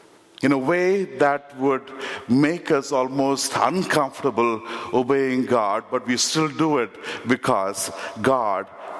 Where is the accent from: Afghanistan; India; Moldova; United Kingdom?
India; now in United States; I've lived in the United States for 20 years, but I grew up in India and that is still my home.